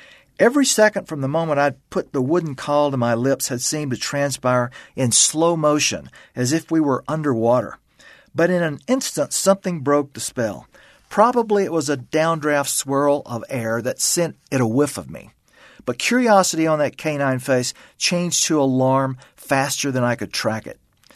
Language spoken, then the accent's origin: English; Louisiana, United States; I was intrigued by whatever predators might be around where I was growing up in Louisiana.